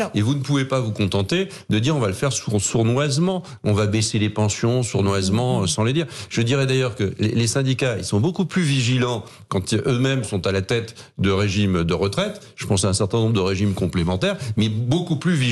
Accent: France; Quand on le dit, nous on est français.

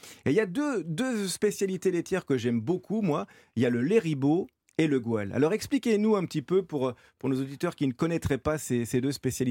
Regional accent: East, France; je viens de l'Est, moi.

